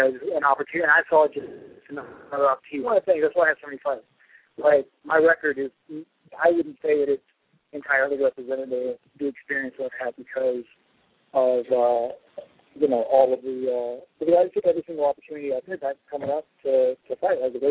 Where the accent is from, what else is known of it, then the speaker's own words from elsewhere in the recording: Mississippi, United States; now in Las Vegas, United States; I'm from Southern Mississippi originally, so it's basically subtropical. It's very, very humid.